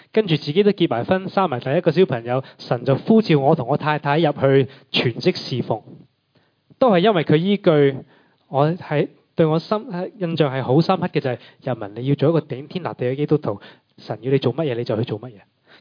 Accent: United Kingdom; 我哋喺英国大嘅，中文又普普通通嘅

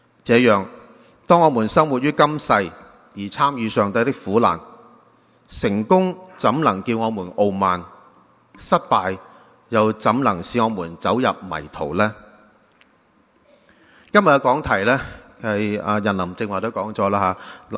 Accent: Guangdong, China; 所以呢用我们广东人讲就是风声紧

